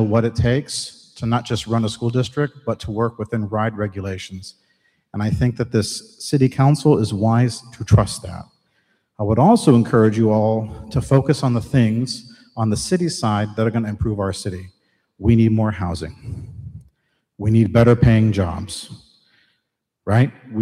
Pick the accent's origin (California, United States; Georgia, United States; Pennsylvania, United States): California, United States; because I grew up in California in the 80s.